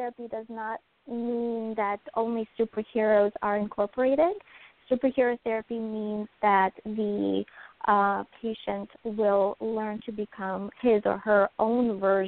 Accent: Ukraine; now in United States; I was born in Ukraine. I was exposed to Chernobyl radiation growing up. My family and I were able to immigrate to the United States as refugees.

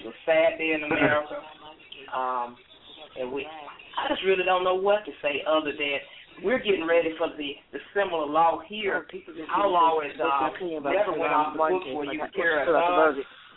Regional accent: Mississippi, United States; You know, we're still grieving down here. It's we're it's common, you know, coming, growing up in Mississippi, we see it all the time.

